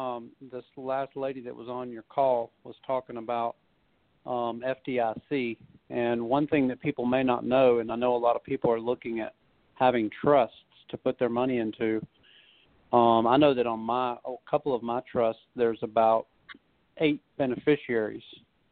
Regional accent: North Carolina, United States; Obviously, it's my home state. I live about 3 hours from there now. I used to live about an hour from there.

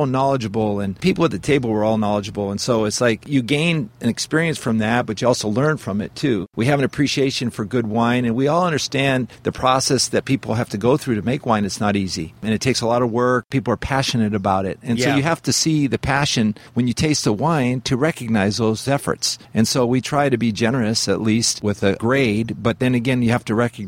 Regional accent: California, United States; Well, born and raised in California, Southern California, and I grew up here, and we make our home here.

